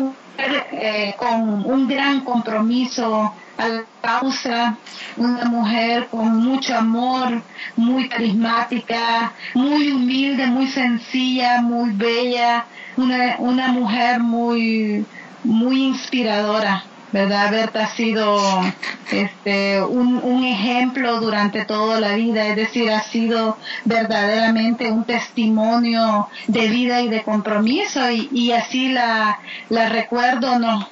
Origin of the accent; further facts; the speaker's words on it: El Salvador; pues somos de El Salvador